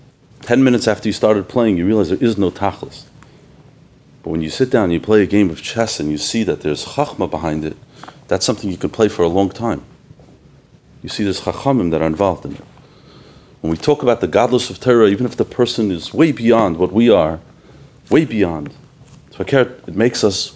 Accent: Queens, New York, United States; I grew up in Queens. I was a modern kid in Queens, New York.

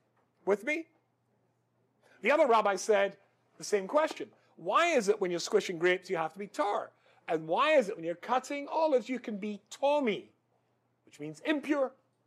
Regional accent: Scotland, United Kingdom; No, I'm completely Scottish.

